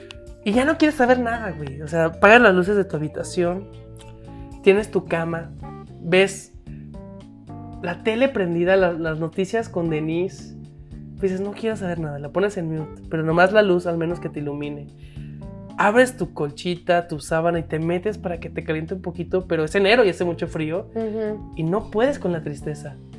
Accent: Mexico; si me ve un extranjero y digo, ah, soy de México

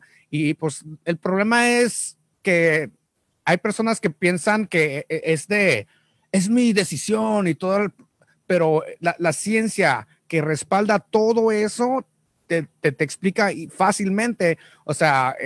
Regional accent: Mexico; Aparte de eso, soy mexicano y tomé agua de Tijuana.

